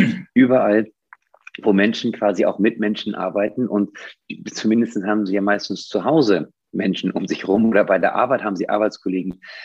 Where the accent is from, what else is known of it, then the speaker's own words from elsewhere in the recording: Schleswig-Holstein, Germany; Ich komme von der Nordsee, von der dänischen Grenze oben, Nordfriesland. Ich bin Friese, Nordfriese.